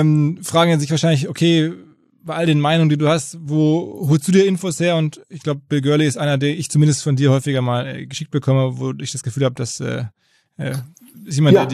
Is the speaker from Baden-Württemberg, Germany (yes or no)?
no; Essen, North Rhine-Westphalia, Germany; meiner Heimatstadt Essen.